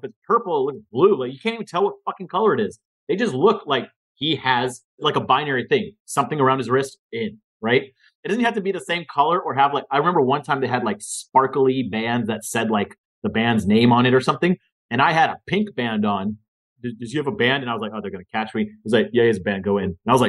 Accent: India; My Indianness like, I'm like naturally cheap because I'm Indian

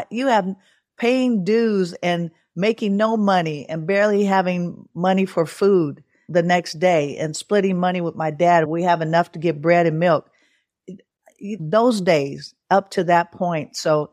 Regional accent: Oakland, California, United States; moved away as an adult; So I moved from Oakland, where I was born and raised.

